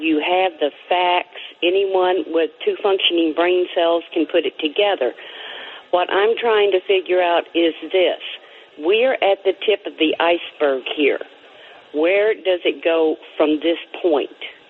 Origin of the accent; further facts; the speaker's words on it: Massachusetts, United States; I'm also from Massachusetts. We're not all Kool-Aid drinkers.